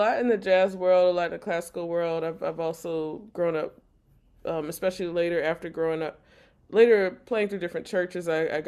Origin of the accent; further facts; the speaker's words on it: New Orleans, Louisiana, United States; I'm also influenced by my city, by New Orleans, growing up in New Orleans.